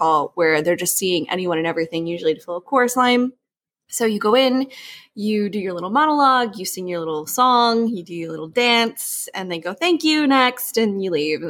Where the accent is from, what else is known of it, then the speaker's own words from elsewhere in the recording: New York, United States; also born or lived in Ireland; So I grew up in New York and in Ireland, and both of them are very heavy in the arts, especially in music and poetry and performing arts.